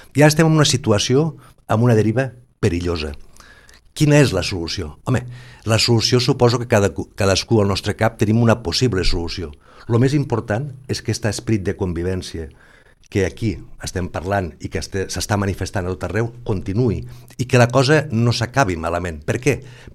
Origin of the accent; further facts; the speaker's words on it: Catalonia, Spain; Com a català, perquè jo també sóc català